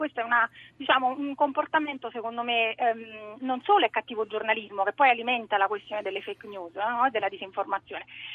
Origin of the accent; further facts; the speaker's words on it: Naples, Campania, Italy; now in Perugia, Italy; io sono napoletana però e devo rivendicare le mie origini. Ecco, vivo qui da 20 anni però, sì, vivo a Perugia da 20 anni.